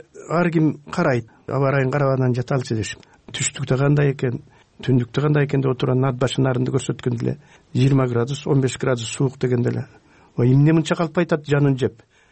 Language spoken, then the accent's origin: Kyrgyz; At-Bashy, Naryn Region, Kyrgyzstan; угуп аткандар ойлобосун, эки Атбашылык отуруп алып анан макташты деп.